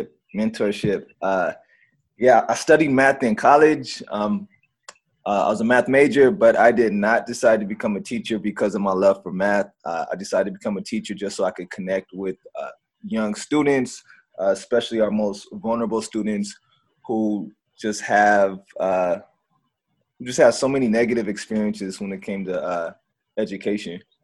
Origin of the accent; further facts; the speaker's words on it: Pomona, California, United States; And I have the privilege to move back to my hometown of Pomona, and that's where I'm at right now.